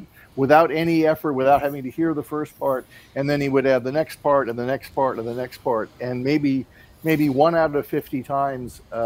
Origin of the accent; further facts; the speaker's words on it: East Coast, United States; I mean, I grew up on the East Coast.